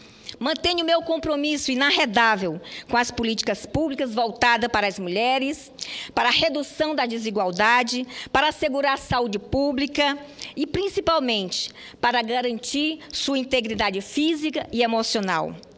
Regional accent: Coreaú, Ceará, Brazil; now in Roraima, Brazil; Eu sou cearense de Coreaú. Tive que construir minha vida em outra terra, uma terra que me acolheu de braços abertos

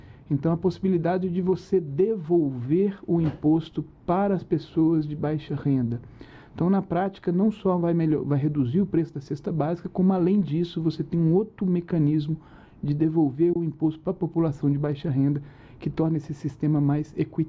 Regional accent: Minas Gerais, Brazil; eu sou mineiro, em Minas entra o pão de queijo.

